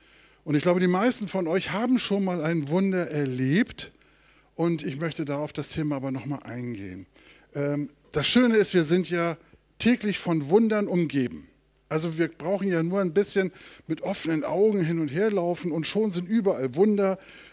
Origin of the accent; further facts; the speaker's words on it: Glücksburg, Schleswig-Holstein, Germany; Ich bin an der Ostsee aufgewachsen, in der Flensburger Förde. Glücksburg, Flensburg.